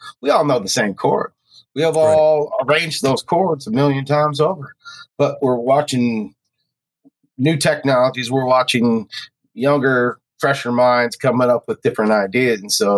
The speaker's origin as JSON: {"language": "English", "region": "Pacific Northwest", "country": "United States", "tie": "born or raised there", "also_born_or_lived": "North Carolina", "said": "Like Toss and I grew up here in the Northwest. Jeremy's born in Canada, but then moved to Illinois. I spent 20 years in North Carolina and then came back here."}